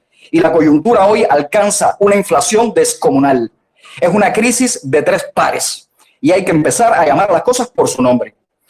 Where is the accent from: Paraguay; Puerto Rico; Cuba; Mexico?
Cuba; nosotros hemos decidido que vamos a actuar a partir de ahora como cubanos y cubanas con dignidad.